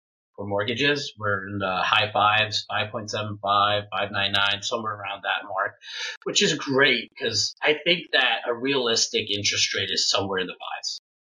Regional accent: Hungary; English is a second language; now in United States; She is from Russia. I am from Hungary originally. So we're Eastern European, and she's Siberian, so I could say Central Asia almost.

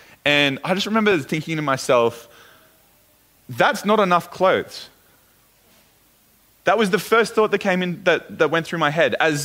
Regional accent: Australia; this just doesn't feel right, but this is supposed to be my home. I'm Australian. Why do I feel so out of place here?

